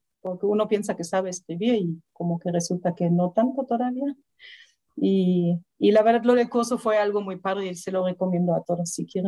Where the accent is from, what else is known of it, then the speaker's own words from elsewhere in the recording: Germany; Spanish is a second language; now in Mexico; ya desde que vivo en México, muchas veces pues me encuentro personas nuevas en mi vida, ¿no? Y me preguntan de qué parte de Alemania eres, ¿no? Y ya les platico, pues, ubicas la capital, más o menos a hora y media al sur de Berlín